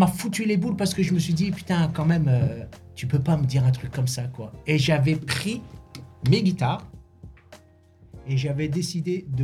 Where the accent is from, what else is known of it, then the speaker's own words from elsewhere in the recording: Aubrive, Grand Est, France; J'ai grandi à Aubrive, c'est un village à côté de Givet. J'ai grandi à Aubrive avec les vaches, les moutons, tu vois.